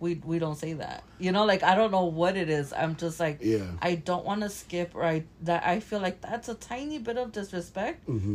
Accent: Los Angeles, California, United States; we both grew up in the hood, different hoods. I'm from South Central.

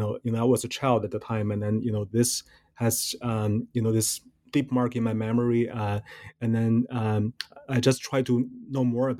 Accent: Beijing, China; I was born and raised in China, in Beijing

